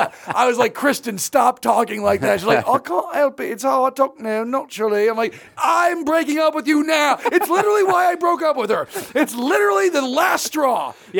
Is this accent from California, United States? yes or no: yes; California, United States; accent: Californian; My family's from the East Coast. My dad was from Philly, but I was raised in California. So I have this weird Californian accent with long O's all of a sudden.